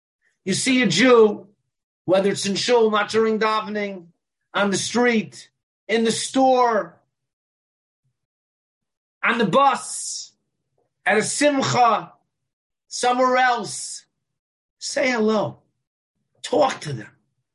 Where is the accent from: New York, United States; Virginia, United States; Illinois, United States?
Illinois, United States; Chicago; No, when I was growing up in Chicago, my father had a first cousin.